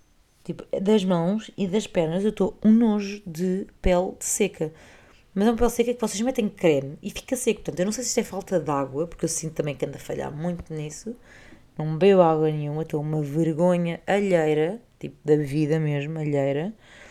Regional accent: Portugal; sou portuguesa e não sei hablar espanhol. Aliás, sei portunhol, hablar espanhol não sei.

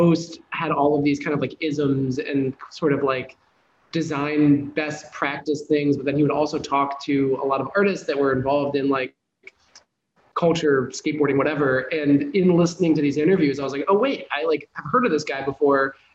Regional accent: Washington, District of Columbia, United States; at least where I grew up in Washington, DC. So I was like a closeted creative kid.

